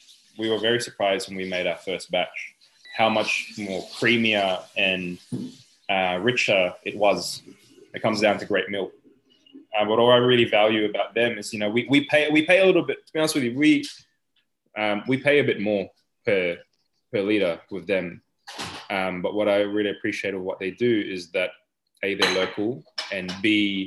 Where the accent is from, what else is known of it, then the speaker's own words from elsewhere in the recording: Hoppers Crossing, Victoria, Australia; I grew up in Hoppers Crossing, Tiny area.